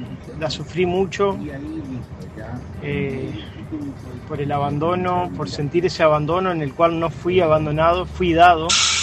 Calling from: Paraná, Entre Ríos, Argentina; de Paraná, el camionero

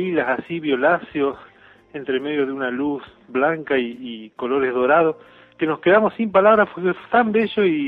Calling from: Santa Fe, Argentina; de Santa Fe Capital

